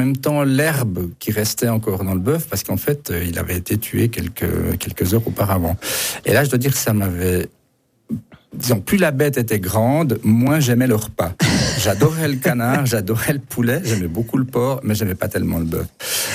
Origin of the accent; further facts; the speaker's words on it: Neuchâtel, Switzerland; En bon Neuchâtelois, ben par exemple, j'aime bien les tripes à la Neuchâteloise